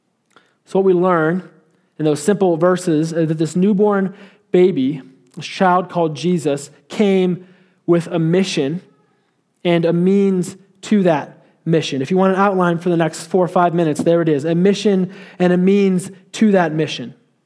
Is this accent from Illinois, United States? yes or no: yes; Chicago, Illinois, United States; I'm from Chicago, so usually the weather's pretty unbearable this time of year.